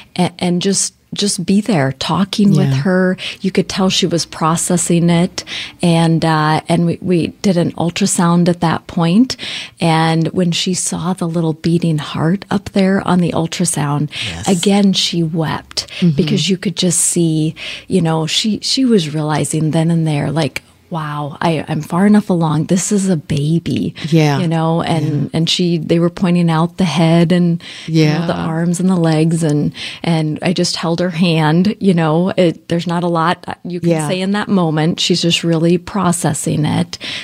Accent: South Dakota, United States; also born or lived in Seattle; So I grew up in South Dakota, but I spent a majority of my adult life in the Seattle, Washington area.

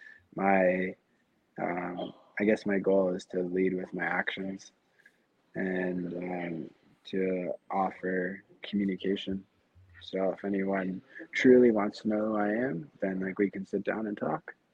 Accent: Canada; as a hockey player, as a Canadian, and as a minority.

